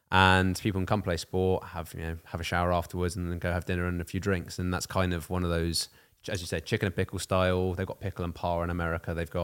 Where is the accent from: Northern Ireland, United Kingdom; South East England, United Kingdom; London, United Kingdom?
London, United Kingdom; Wimbledon; Wimbledon, London.